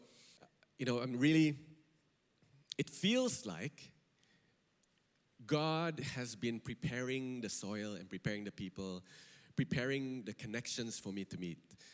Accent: Kuching, Sarawak, Malaysia; I'm from Kuching, but I haven't spent time in Kuching for extended periods for maybe 12 years or so. That's when I left. My family moved to Miri, so every time I go back to Sarawak, I'm going to Miri.

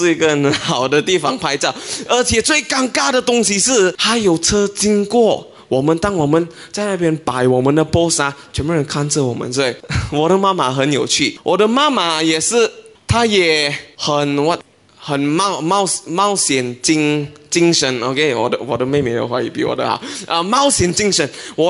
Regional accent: Penang, Malaysia; 这个是我的家人，我们是来自槟城

